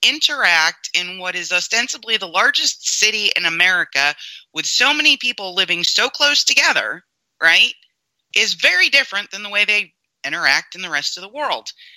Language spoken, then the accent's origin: English; New York, United States; I'm from New York.